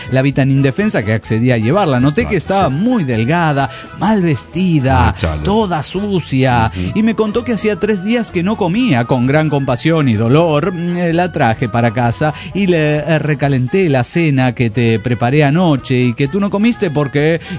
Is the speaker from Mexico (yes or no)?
yes; Pachuca, Hidalgo, Mexico; de Pachuca, Hidalgo, México.